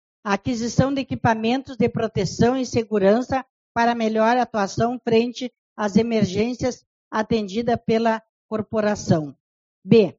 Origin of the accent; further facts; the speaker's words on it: Uruguaiana, Rio Grande do Sul, Brazil; nós somos de Uruguaiana. Nós vivemos em Uruguaiana e nossos filhos moram em Uruguaiana, nossos netos moram em Uruguaiana